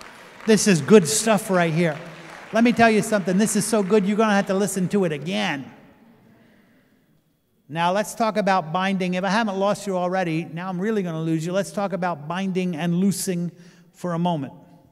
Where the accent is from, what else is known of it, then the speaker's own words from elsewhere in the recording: Pennsylvania, United States; I'm from Pennsylvania. Anybody else from Pennsylvania here?